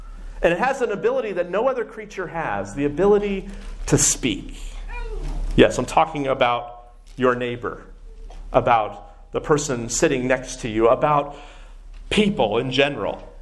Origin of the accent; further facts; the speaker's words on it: the South, United States; I grew up in the South, and in the South, people would always say, bless his heart or bless her heart.